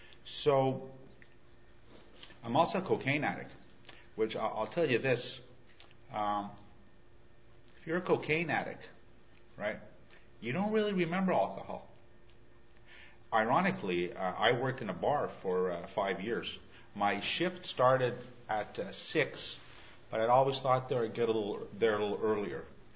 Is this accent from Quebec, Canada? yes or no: yes; Montreal, Quebec, Canada; Anyway, so I grew up in Montreal, and I come from a Greek family